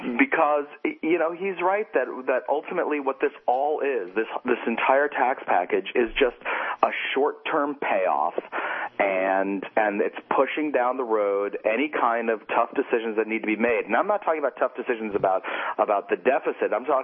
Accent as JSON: {"language": "English", "country": "United States", "said": "Panko, please. I'm American."}